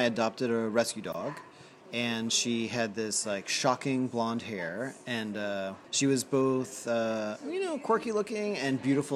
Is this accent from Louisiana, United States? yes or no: yes; New Orleans, Louisiana, United States; So when I was growing up in Louisiana, I lived in New Orleans